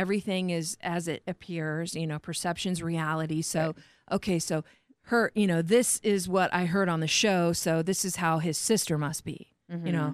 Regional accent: Indiana, United States; It was like Dorothy from Kansas. I came from Indiana to here.

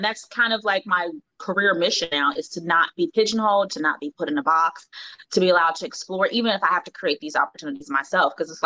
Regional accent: Ohio, United States; I went to the School for Creative Performing Arts out of Ohio, where? Cincinnati

